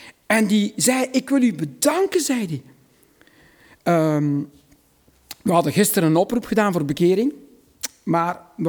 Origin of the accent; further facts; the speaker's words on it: Meulenberg, Limburg, Netherlands; Ik kom uit de Meulenberg. Dat is een heel klein dorpje ergens in Limburg. In die streek bekend als een behoorlijk berucht buurt.